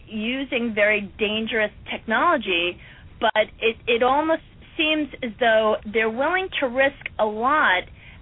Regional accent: New York, United States; I remember just growing up in the Catskills

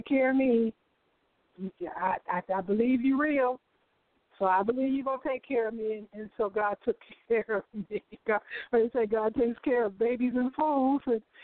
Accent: Chicago, Illinois, United States; And so I grew up in Chicago.

